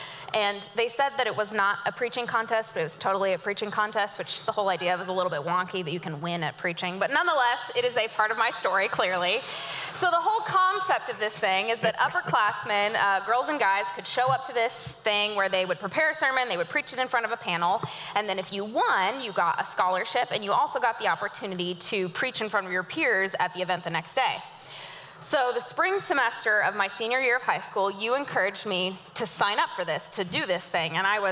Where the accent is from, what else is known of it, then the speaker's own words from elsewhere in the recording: Joplin, Missouri, United States; Well, Joplin is my hometown. I'm the second of six kids